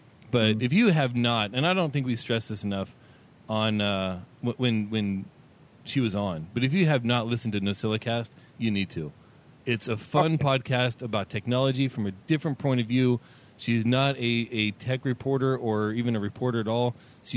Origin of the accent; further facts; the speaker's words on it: California, United States; I grew up in California. I'm not moving back.